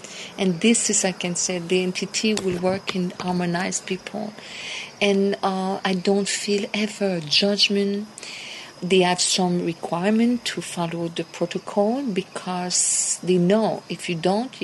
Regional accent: Montreal, Quebec, Canada; first language French; English is a second language; In French, because I'm French speaking from Montreal

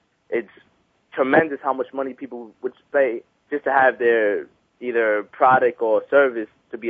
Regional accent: New York City, New York, United States; I'm 26 years old. I'm originally from New York City.

